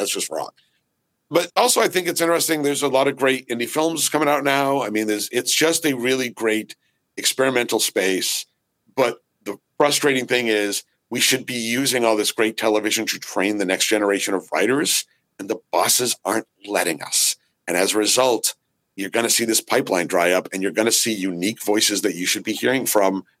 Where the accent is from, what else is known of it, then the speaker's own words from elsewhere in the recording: United States; born there; No, I went up there because I had a great degree. I was born in the States.